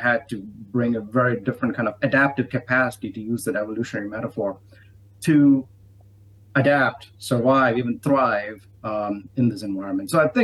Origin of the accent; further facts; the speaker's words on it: India; since I'm originally from India, I was paying attention to the India-US nuclear agreement around that time